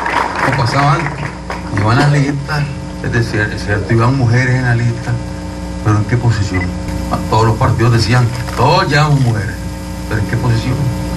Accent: Nicaragua; Los que votamos somos nicaragüenses, los fiscales son nicaragüenses y los que contamos los votos somos nicaragüenses.

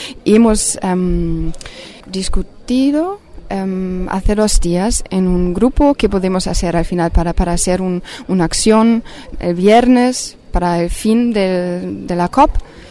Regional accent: Germany; yo soy de Alemania, pero estoy aquí con un grupo de jóvenes de Alemania

